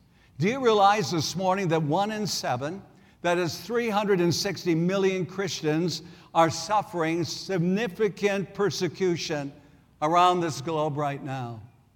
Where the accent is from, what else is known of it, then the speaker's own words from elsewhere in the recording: South Dakota, United States; Now, I grew up in South Dakota.